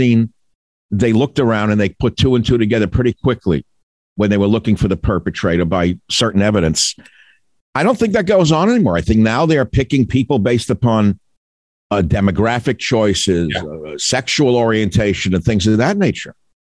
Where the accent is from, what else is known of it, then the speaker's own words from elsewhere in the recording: New York, United States; Maybe it's my suspicious nature being a New Yorker by training.